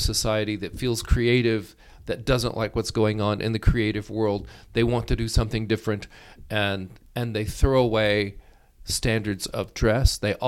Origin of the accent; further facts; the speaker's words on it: United States; I tell them that I'm an American and I don't have a clue.